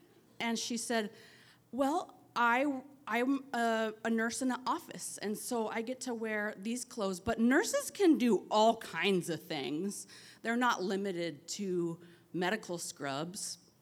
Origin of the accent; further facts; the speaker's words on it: Dillingham, Alaska, United States; So I grew up in Dillingham, small town in Southwest Alaska.